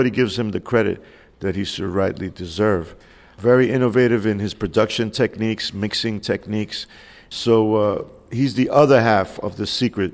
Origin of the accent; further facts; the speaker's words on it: New York, United States; And as a New Yorker, my Spanish was not the best.